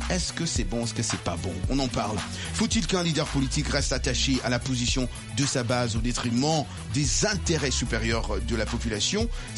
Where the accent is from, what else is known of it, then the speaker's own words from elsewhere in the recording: United States; Moi, je suis africain, même si je suis américain, mais je suis d'abord africain.